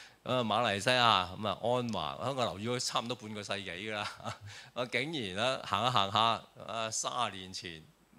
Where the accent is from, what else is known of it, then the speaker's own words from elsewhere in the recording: China; 我哋中國人一定要去相信呢一樣嘢。